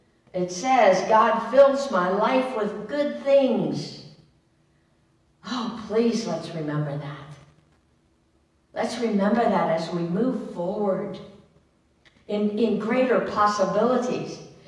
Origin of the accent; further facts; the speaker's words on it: Oakland, California, United States; And you know, I grew up in Oakland.